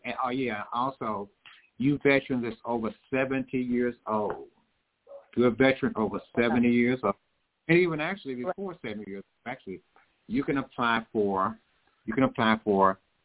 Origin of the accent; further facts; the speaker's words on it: Ennis, United States; I'm working with a homegirl of mine now, down in my hometown. Now she's in one of those facilities down in my hometown of Ennis.